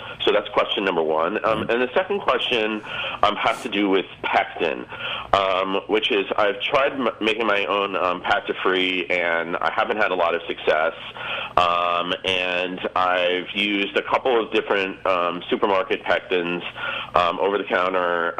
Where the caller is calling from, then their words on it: San Francisco, California, United States; I'm calling from San Francisco.